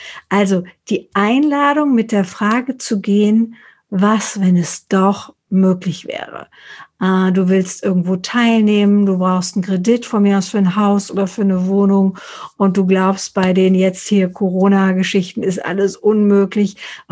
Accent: Frankfurt, Hesse, Germany; Ja, also ich komme aus Frankfurt oder aus Hessen

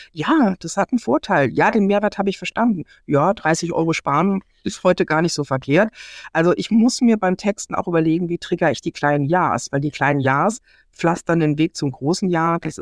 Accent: Baden-Württemberg, Germany; Ich bin im Schwarzwald aufgewachsen

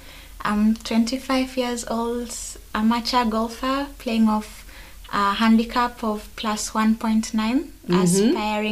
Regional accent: Kitale, Trans-Nzoia County, Kenya; English is a second language; I'm from back in Africa, Kenya, and in Kenya I come from Kitale, deep in the village.

